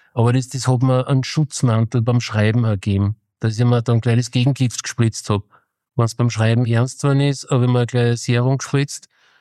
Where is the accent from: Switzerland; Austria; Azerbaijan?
Austria; Und bei uns in Österreich haben wir es nicht einmal Rückgrat